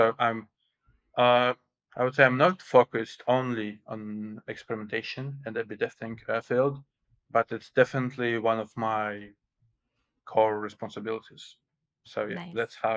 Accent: Russia; English is a second language; so I'm originally from Russia. So I attended one of the most famous technical universities in Russia.

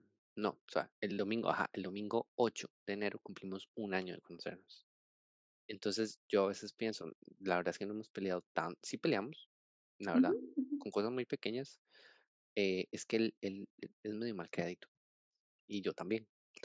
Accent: Costa Rica; ah, nosotros somos de Costa Rica, estamos viajando

